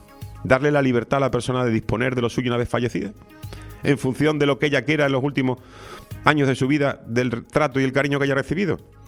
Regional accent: Spain; nosotros los españoles sacamos nuestra deuda pública acelerada.

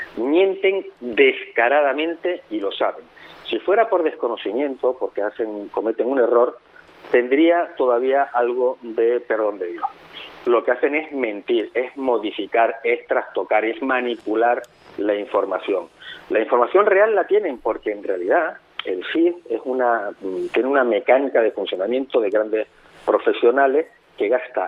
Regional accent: Canary Islands, Spain; Si somos canarias.

